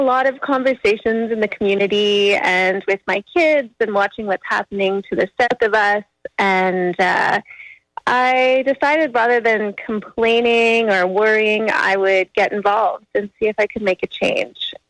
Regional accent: Campbellford, Ontario, Canada; now in Picton, Canada; I grew up in Campbellford. My first job was at the Quinney Mall, went to Willis College, then headed off to the big city where I had my kids

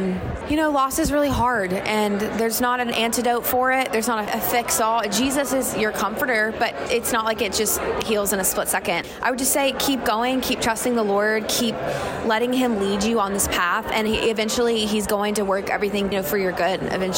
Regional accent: Kentucky, United States; Comes from growing up in Kentucky.

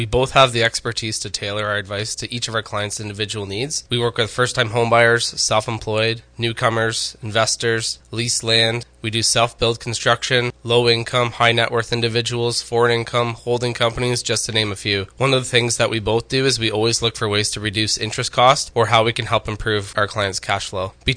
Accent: Strathroy, Ontario, Canada; Both of us are born and raised in Strathroy and have either raised or are raising our families in Strath.

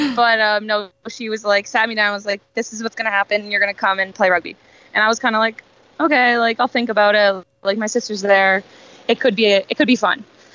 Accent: Tracadie, Prince Edward Island, Canada; also born or lived in Charlottetown; I grew up in Tracadie, PEI, and then we moved into Charlottetown as I got a little bit older.

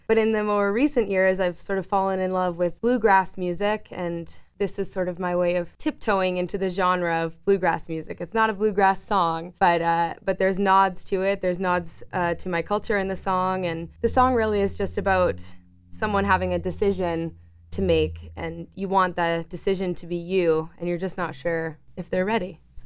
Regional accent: Calgary, Alberta, Canada; I'm from Calgary, Alberta.

